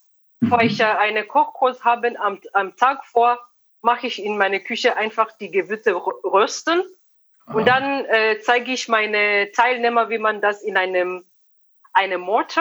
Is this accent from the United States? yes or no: no; Kenya; German is a second language; Ich komme nicht original aus der Küste. Ich bin erstmal an die kenianische Küste in 2007 umgezogen.